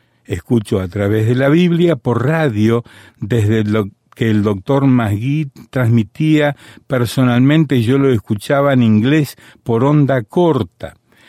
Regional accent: Honduras; now in Sherwood, United States; Soy hondureña, pero vivo en la ciudad de Sherwood, estado de Arkansas, en Estados Unidos. Les cuento que hace apenas unos meses acepté a Cristo como mi Salvador.

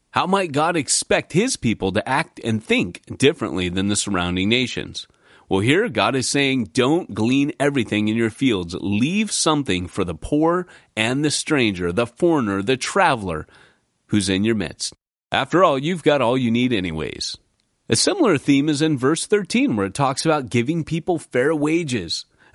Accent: California, United States; I'm from Southern California

